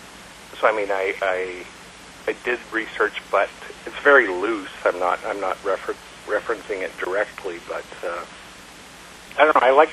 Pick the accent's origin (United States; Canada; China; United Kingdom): Canada; just growing up in a strange Canadian community my whole life. Like, I grew up further up north than I'm living now when I was a little kid, so it was kind of very remote, like in a mining community